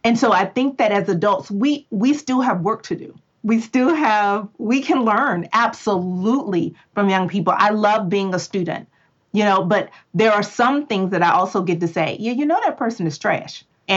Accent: Texas, United States; You know, I'm from Texas, so we get to say that, and that means we have cussed you all the way out.

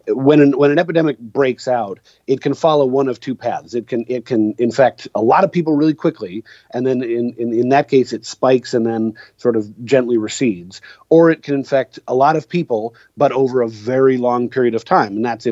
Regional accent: Seattle, Washington, United States; my hometown of Seattle

